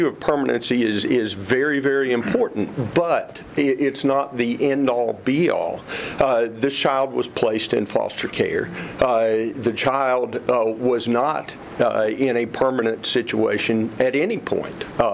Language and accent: English; Abingdon, Virginia, United States; I'm from Abingdon, Virginia.